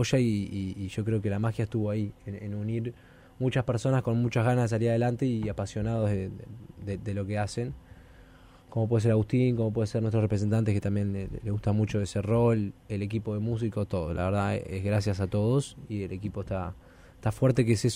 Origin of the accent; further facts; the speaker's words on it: Solimar, Canelones, Uruguay; Yo soy de Solimar, nada que ver.